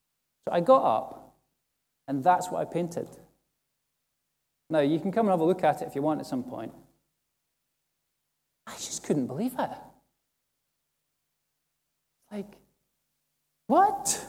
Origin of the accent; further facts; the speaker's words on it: Perth, Scotland, United Kingdom; now in Musselburgh, United Kingdom; I come from Perth, my hometown. I was a St. Johnstone season ticket holder. No. I live in Musselburgh now